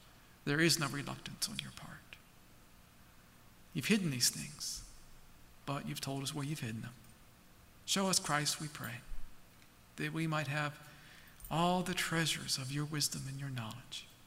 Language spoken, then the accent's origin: English; Baltimore, Maryland, United States; accent: Baltimore; I don't know, with my Baltimore accent, I don't know if you're going to be able to understand me